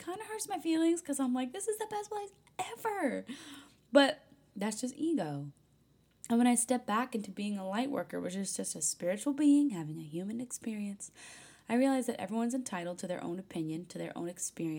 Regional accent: New England, United States; They always have their guard up, especially growing up in New England.

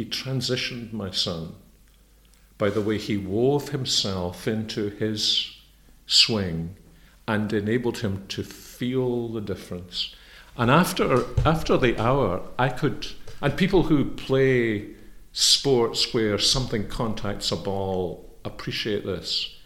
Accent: Scotland, United Kingdom; you know, we're Scottish, we've been a golfing family.

